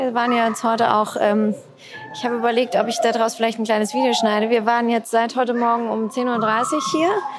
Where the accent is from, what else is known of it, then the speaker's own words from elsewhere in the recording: Siegen, North Rhine-Westphalia, Germany; ich komme ja auch aus Siegen, 2-mal im Jahr gab es eine Woche Kirmes, das Größte.